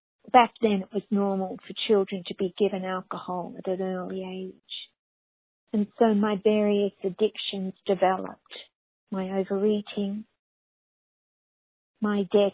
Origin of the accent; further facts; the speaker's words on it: Australia; I was raised in Australia with addicts, alcoholics as parents and family.